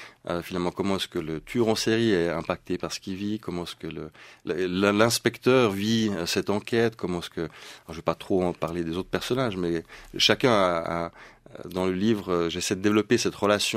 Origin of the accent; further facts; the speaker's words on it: Geneva, Switzerland; first language sv; French is a second language; Ma mère est suédoise. Mon père est allemand. Par contre, je suis né à Genève. J'ai grandi et vécu de nombreuses années.